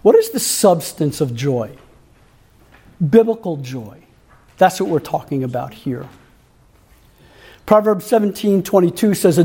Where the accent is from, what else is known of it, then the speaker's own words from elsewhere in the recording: Florida, United States; And we grew up in Florida, which is mostly sand